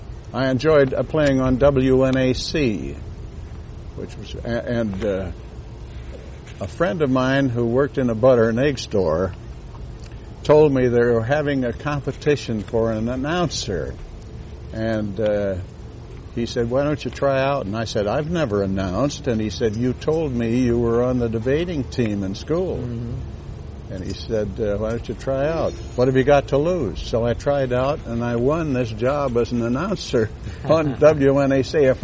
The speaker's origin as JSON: {"language": "English", "town": "Olympia", "region": "Washington", "country": "United States", "tie": "born there", "said": "Well, I was born in Olympia, Washington. And I played silent pictures when I was 12 years old."}